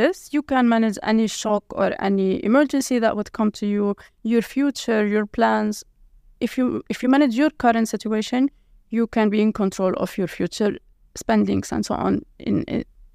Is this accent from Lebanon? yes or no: yes; Lebanon; English is a second language; given that I was born and raised in Lebanon during the Lebanese war, it was very, very hard and almost impossible to take care of our well-being.